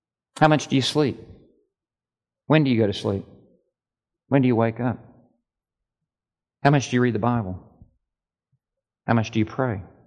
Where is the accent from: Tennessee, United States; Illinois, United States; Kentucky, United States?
Tennessee, United States; Memphis; When I went to college, I went to Texas Tech University. I grew up in Memphis, Tennessee.